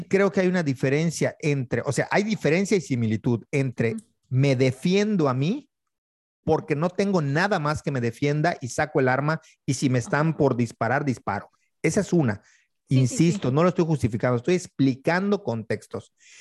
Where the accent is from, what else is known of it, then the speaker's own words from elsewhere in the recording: Mexico; sí creo que tiene contrastes culturales de cómo lo vemos nosotros como mexicanos o como latinoamericanos y cómo lo ven ellos